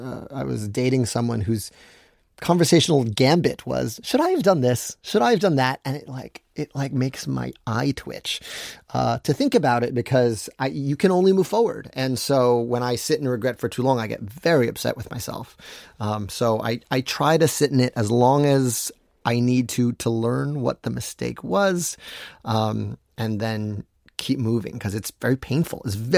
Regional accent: New York City, New York, United States; I think because I grew up in New York City, like, a mall is still a very glamorous, cool thing.

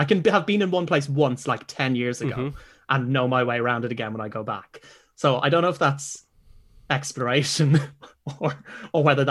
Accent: Ireland; because I know, being Irish, and as I think our guests will probably agree, who discovered America?

